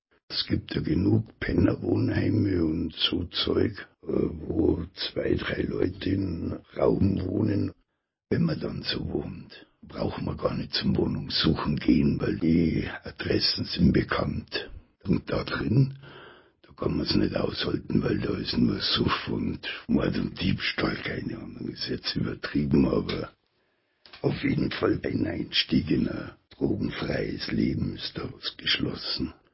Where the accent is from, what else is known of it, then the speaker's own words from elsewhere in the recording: Munich, Bavaria, Germany; now in Lübeck, Germany; Lübeck war mir zu klein, also ich habe größer gedacht, ich komme aus München, aber ich habe da weg müssen.